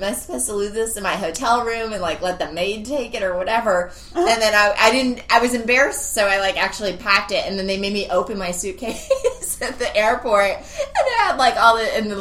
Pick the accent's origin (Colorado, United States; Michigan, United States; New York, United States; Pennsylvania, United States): Colorado, United States; Yeah, so the reason we went to Vegas, though, is I'm from Colorado, so a lot of my friends were either in California or Colorado